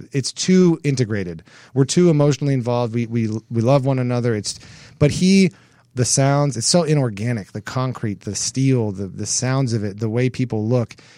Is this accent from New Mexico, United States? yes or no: no; Hermosa Beach, California, United States; But I'm from Hermosa Beach. You know, I'm from down here.